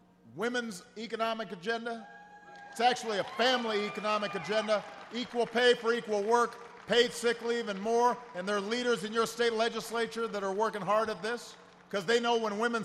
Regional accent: Hawaii, United States; I grew up in Hawaii. We do not have hockey in Hawaii.

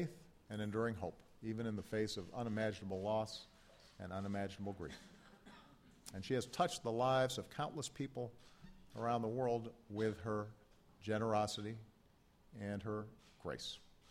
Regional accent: Hawaii, United States; I grew up in Hawaii. I don't like pouring ice water on top of my head.

